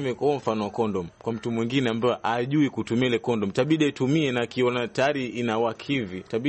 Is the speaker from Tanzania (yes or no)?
no; Coast, Kenya; natokea pwani ya Kenya.